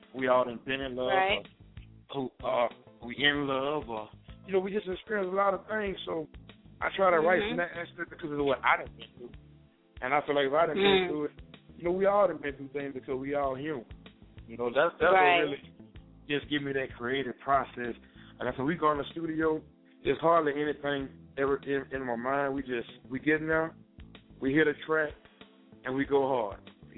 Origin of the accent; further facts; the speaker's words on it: Louisiana, United States; moved away as an adult; now in Atlanta, United States; But I am originally from Louisiana.